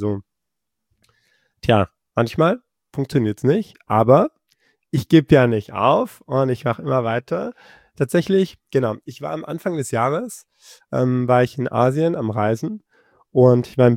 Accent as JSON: {"language": "German", "country": "Bosnia & Herzegovina", "said": "Und ich habe mit Kroatien auch nicht so viel am Hut am Ende des Tages. Ich komme ja ursprünglich auch aus Bosnien, genau."}